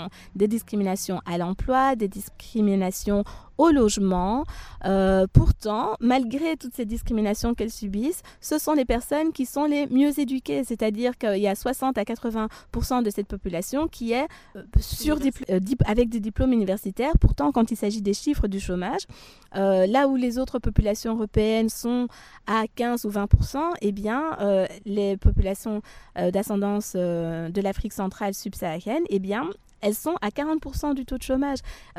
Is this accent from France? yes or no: no; Belgium; Je suis Belge.